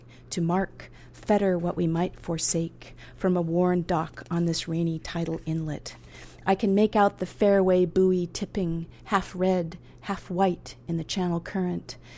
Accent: Pacific Northwest, United States; growing up in the Pacific Northwest, which is sort of, it's Gloucester-like, but it's specific to there.

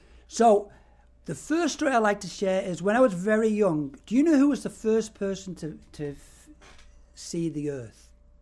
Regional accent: Manchester, North West England, United Kingdom; I grew up in Manchester, England.

